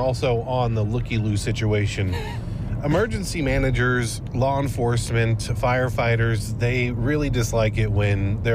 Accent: Parsons, Kansas, United States; Back in 2000, my hometown of Parsons, Kansas was hit by a tornado

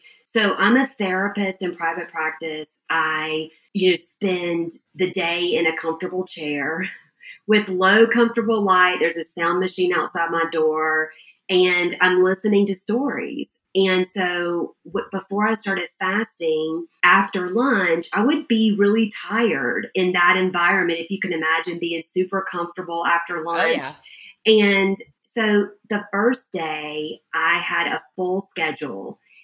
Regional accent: Georgia, United States; I'm from Georgia. We're both Southerners.

